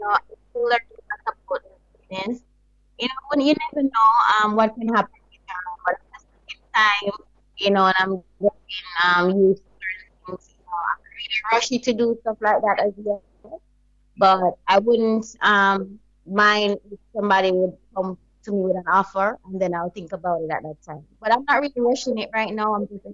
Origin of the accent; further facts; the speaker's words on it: Saint Thomas Parish, Jamaica; I'm from St. Thomas. I'm from the east side, you know, yeah, where, you know, we have lots of artists coming up from right now.